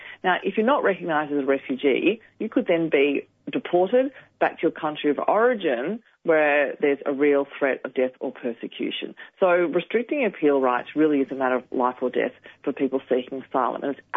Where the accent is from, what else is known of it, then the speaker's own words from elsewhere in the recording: Australia; born there; I was born in Australia. I have Australian citizenship.